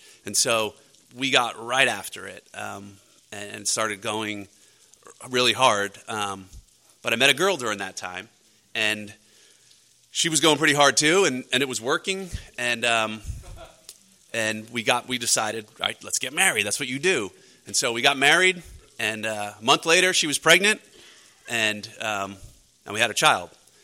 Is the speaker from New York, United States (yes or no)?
yes; New York, United States; And I grew up in New York, and so things were pretty accessible to us then.